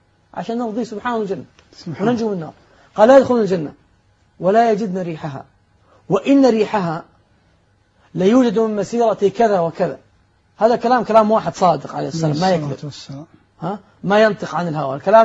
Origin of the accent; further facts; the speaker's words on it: Saudi Arabia; إن عندنا في السعودية يقول نفصل عالي